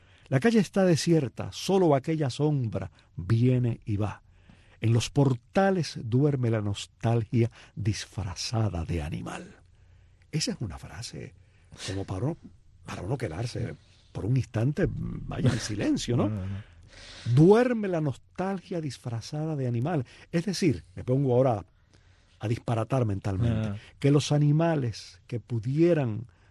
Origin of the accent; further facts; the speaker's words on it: Cuba; aquellos que no somos habaneros y que pensamos mucho en nuestro país y en lo que ha sucedido en Cuba, ¿no?